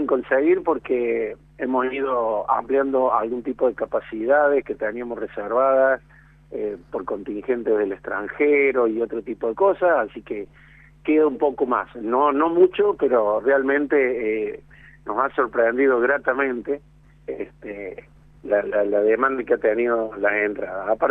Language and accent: Spanish; Argentina